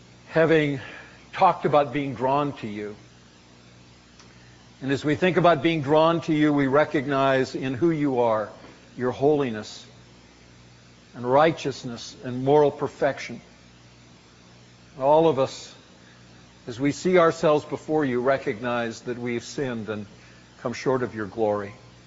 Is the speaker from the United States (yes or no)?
no; Vancouver, British Columbia, Canada; in Vancouver, British Columbia, my hometown